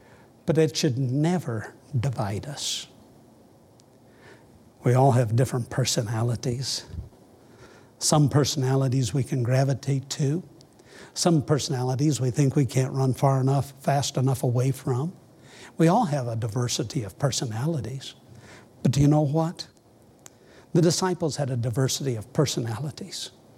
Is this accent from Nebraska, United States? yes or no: yes; Nebraska, United States; I'm from Nebraska too.